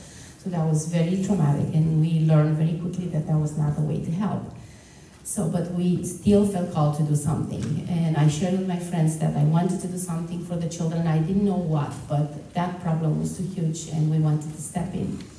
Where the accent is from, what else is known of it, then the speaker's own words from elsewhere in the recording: Romania; I come from Romania. I was born in Romanian.